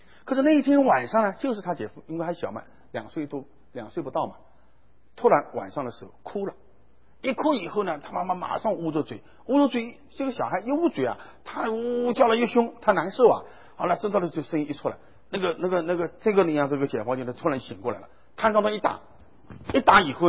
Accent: Shanghai, China; 我们上海人都知道

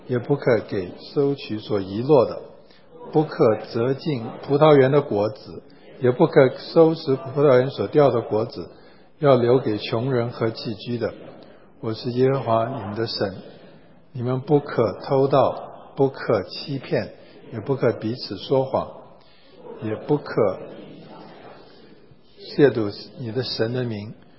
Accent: China; now in United States; 我们是从中国移民到美国

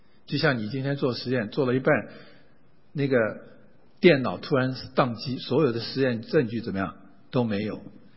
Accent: Taiwan; 因为我从小在台湾冬天都没有暖气的，冬天都是40到50度的台湾，而且下雨

